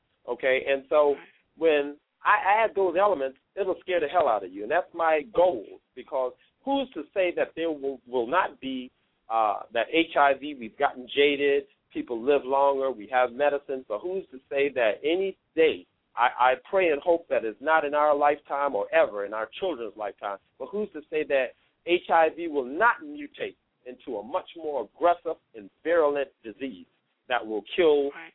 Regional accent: Sea Islands (Gullah/Geechee coast), United States; Because I'm from the Gullah Geechee Sea Islands, they will be infused with voodoo and root magic

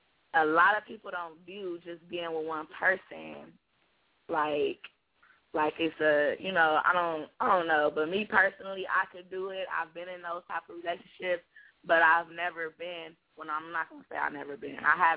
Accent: California, United States; I'm from Cali.

